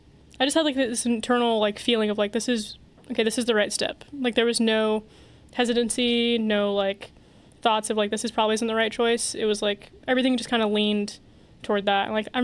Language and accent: English; Washington, United States; born there; Washington's board is before Oregon's board, and also I was born in Washington.